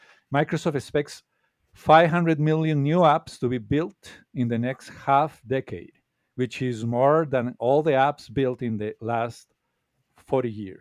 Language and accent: English; Bolivia; you know that you're talking to me and I am from Bolivia, but please know that I am not interested in being paid as a Bolivian.